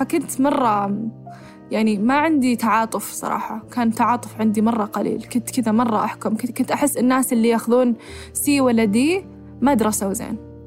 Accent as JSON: {"language": "Arabic", "country": "Saudi Arabia", "said": "يعني إحنا عندنا بالسعودية يقولون إحنا انضربنا وصارت فينا أشياء وكذا"}